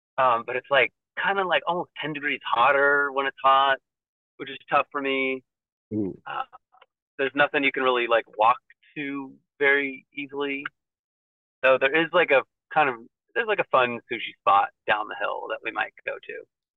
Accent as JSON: {"language": "English", "region": "California", "country": "United States", "tie": "born or raised there", "also_born_or_lived": "Los Angeles", "said": "No, I was born in LA, but I grew up in Orange County."}